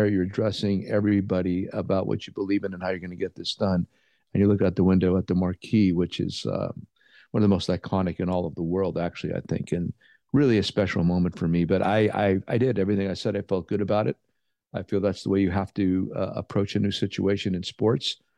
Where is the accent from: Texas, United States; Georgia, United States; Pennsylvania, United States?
Pennsylvania, United States; You know, I'm from Pennsylvania. I've lived in a lot of places, but when you go back there, it just wow, everything.